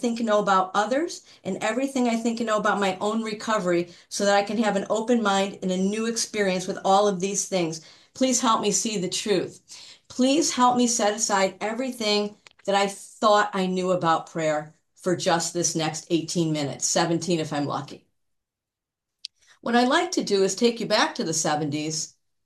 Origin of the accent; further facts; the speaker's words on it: Chicago, Illinois, United States; I am a compulsive overeater, and I am from the Chicagoland area.